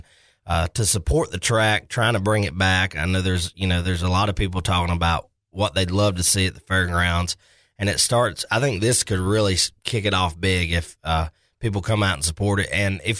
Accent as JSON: {"language": "English", "region": "the South", "country": "United States", "tie": "born or raised there", "said": "And growing up in the South, I didn't ever see those kind of cars."}